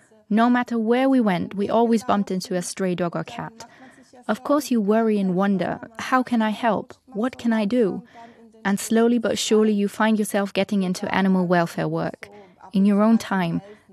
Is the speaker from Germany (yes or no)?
yes; Germany; English is a second language; I grew up in Germany.